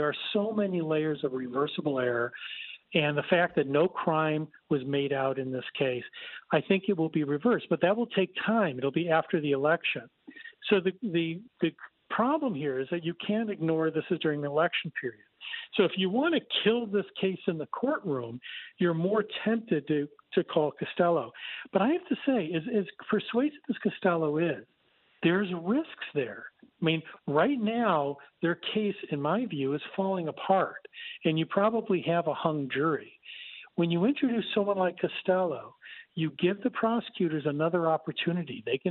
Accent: Chicago, Illinois, United States; I say that as a Chicagoan

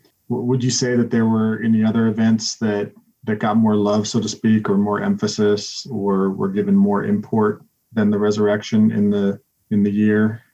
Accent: Utah, United States; now in Cincinnati, United States; I grew up in Utah, so there, you know, of course, July 24th is a huge deal.

